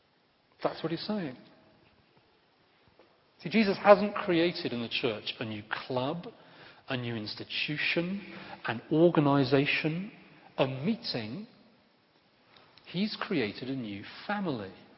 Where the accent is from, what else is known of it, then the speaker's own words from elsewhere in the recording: England, United Kingdom; It was obviously a disappointing Six Nations for an Englishman like me. But I am half Welsh